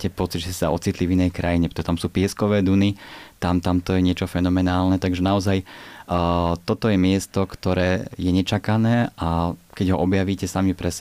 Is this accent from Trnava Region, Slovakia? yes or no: no; Bratislava, Bratislava Region, Slovakia; Ja som rodený Bratislavčan, ale akože dušou a srdiečkom to je Južná Morava.